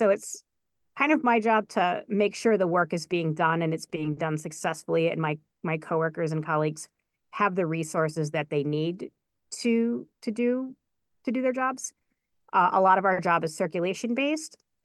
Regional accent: Massachusetts, United States; now in Worcester, United States; But I grew up outside of Boston, and I went to college in Worcester at Worcester State, and I just kind of fell in love with the city. I'm not a suburbanite, and I never left.

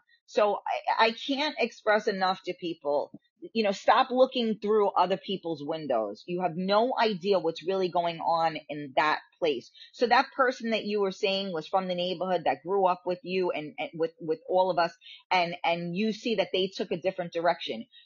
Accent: Bronx, New York, United States; also born or lived in Westchester; I grew up in the Bronx and then I moved in Westchester, and they're all similar groups that all do the same stuff.

